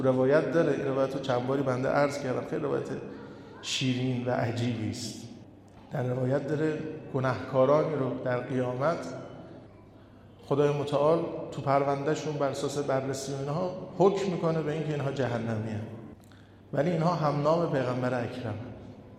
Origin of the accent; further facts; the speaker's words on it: Mashhad, Razavi Khorasan, Iran; ما تو مملکتی به دنیا اومدیم، از وقتی چشم باز کردیم پرچم اعضای فاطمه زهرا بوده، فاطمیه بوده، اشک بر اهل بیت بوده، تو این شهری زندگی کردیم و بزرگ شدیم، هر وقت خواستیم از این خیابون به اون خیابون بریم چشممون افتاده به گنبد علی ابن موسی رضا